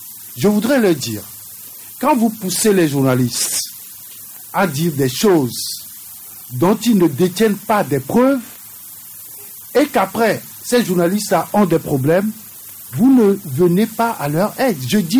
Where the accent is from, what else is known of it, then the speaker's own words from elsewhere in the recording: Togo; Mais que nous-mêmes, en tant que Togolais